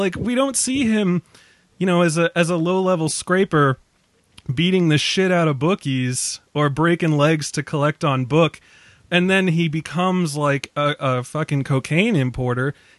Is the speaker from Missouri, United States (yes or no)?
no; Boston, Massachusetts, United States; accent: Boston; I'm slipping into my shitty Boston accent just out of habit now, so I apologize.